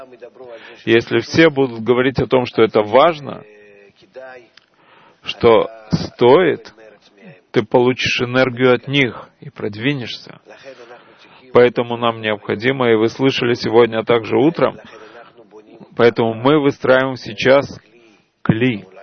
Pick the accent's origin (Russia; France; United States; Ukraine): France; я из Франции.